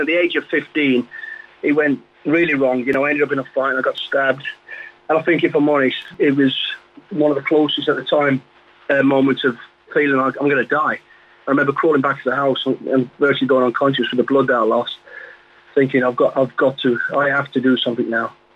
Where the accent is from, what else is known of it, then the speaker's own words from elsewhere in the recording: Walsall, West Midlands, United Kingdom; I'm actually from Walsall, just outside of Birmingham.